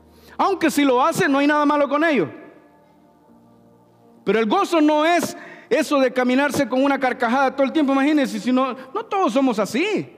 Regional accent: Honduras; Porque yo soy hondureño, pero tengo amigos mexicanos, guatemaltecos, nicaragüenses, costarricenses, panameños, colombianos, hay de todo.

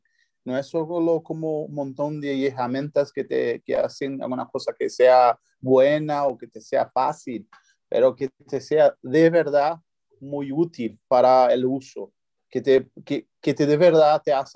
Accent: São Paulo, Brazil; Spanish is a second language; Soy de San Pablo

